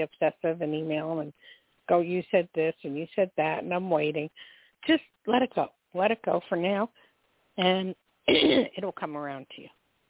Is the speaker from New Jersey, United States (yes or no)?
yes; New Jersey, United States; I'm from Jersey, but I've never been there.